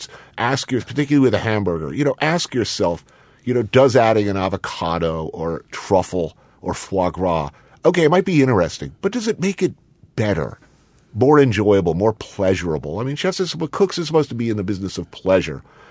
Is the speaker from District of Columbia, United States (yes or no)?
no; Chicago, Illinois, United States; Mr. President, as a Chicagoan, as a true Chicagoan